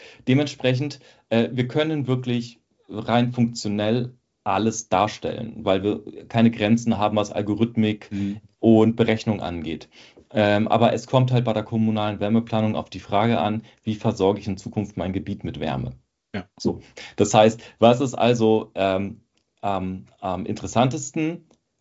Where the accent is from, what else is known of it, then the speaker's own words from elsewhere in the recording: Northern Germany, Germany; Und das Thema ist ja wirklich sehr dröge, wie man bei uns im Norden sagt